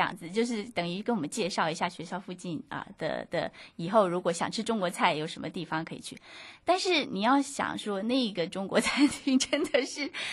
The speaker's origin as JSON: {"language": "Chinese", "country": "Taiwan", "said": "因为我从台湾来"}